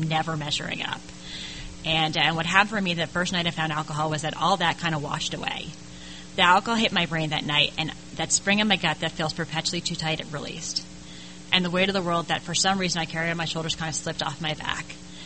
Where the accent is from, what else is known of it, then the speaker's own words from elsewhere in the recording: New York, United States; I'm from a big Irish Catholic family. I grew up on the East Coast. I grew up right outside of New York.